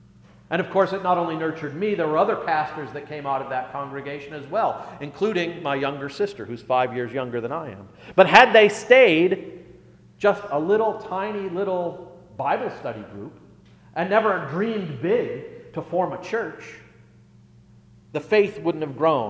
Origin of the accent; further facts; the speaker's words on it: Rochester, New York, United States; The church I grew up in Rochester, New York, it started out, I love this story, this is amazing to me.